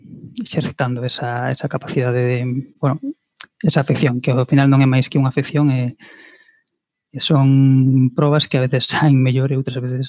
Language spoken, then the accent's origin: Galician; Vigo, Galicia, Spain; Aquí en Vigo, de onde son eu, pois hai algúns certames de relatos